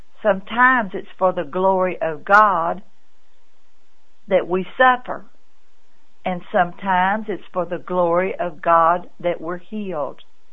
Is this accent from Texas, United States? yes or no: yes; Texas, United States; Now, I was raised in West Texas where they have mesquite bushes.